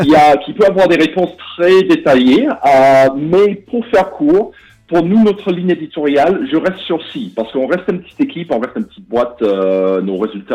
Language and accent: French; United Kingdom; French is a second language; now in France; comme vous pouvez peut-être entendre avec mon accent, je suis pas né en France, je suis d'origine britannique.